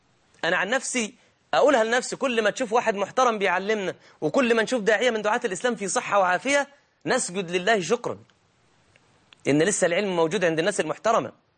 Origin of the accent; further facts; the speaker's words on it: Egypt; احنا عندنا في مصر كده